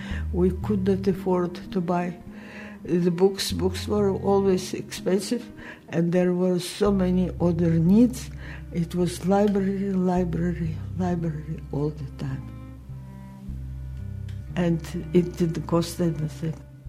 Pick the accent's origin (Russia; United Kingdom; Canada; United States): Russia; Saint Petersburg; born there; English is a second language; moved away; I was born in St. Petersburg, Russia. We left and we started from scratch. And my English was zero